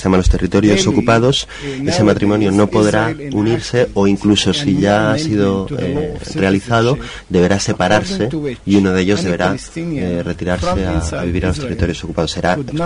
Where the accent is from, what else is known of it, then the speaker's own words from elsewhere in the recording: Israel; Teóricamente somos ciudadanos del Estado, pero vivimos bajo una situación de discriminación efectiva y son amplias las voces dentro del Estado de Israel que piden una nueva transferencia de esta población palestina del Estado de Israel